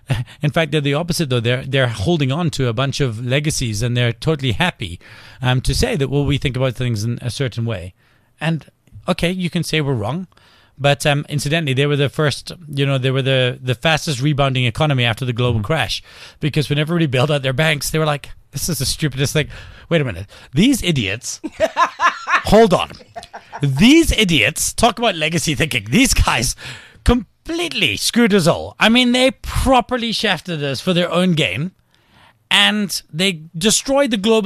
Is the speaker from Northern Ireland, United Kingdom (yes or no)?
no; Scotland, United Kingdom; I'm Scottish, and one of the things I'm most upset about is, I mean, I've got an Irish surname and I don't have a clan and a tartan